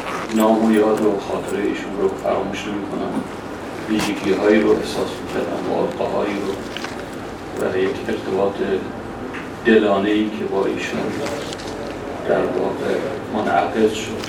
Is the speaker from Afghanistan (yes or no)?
no; Iran; من ایرانی هستم ولی هرگز اصول لبنانی و جذور عاملی خدا رو فراموش نکردم